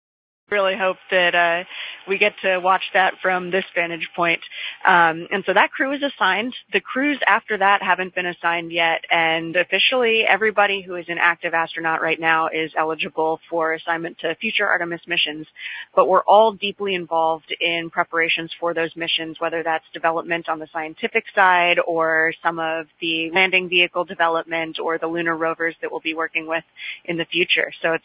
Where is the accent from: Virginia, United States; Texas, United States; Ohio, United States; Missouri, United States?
Virginia, United States; Williamsburg; I went to Bruton High School and public schools all growing up in Williamsburg, and I had so many really wonderful mentors there.